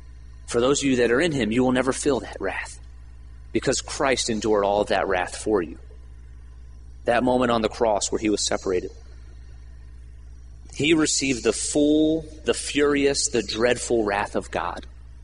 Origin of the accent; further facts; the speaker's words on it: Virginia Beach, Virginia, United States; I grew up in Virginia Beach. You know, I didn't know, you know, there's not, the area I grew up in, Virginia Beach, there wasn't a lot of homelessness